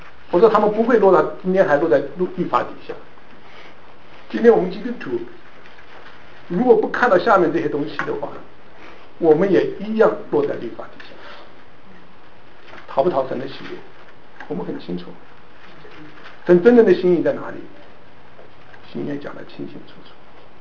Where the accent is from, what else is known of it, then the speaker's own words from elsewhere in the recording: Taiwan; 我是从台湾来的